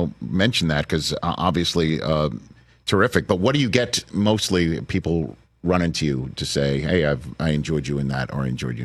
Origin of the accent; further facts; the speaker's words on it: Staten Island, New York, United States; No, but I grew up in Staten Island.